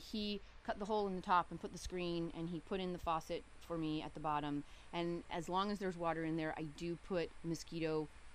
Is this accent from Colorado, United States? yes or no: yes; Colorado, United States; And so where I grew up in Colorado, that would have happened actually a little bit earlier